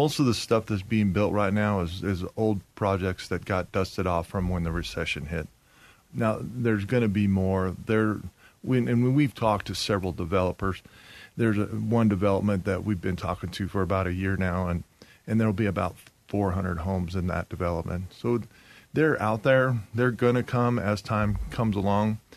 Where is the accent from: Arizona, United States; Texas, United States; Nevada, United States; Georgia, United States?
Nevada, United States; Las Vegas; And growing up in Vegas, when I graduated high school, we were about 350,000 people in the whole valley.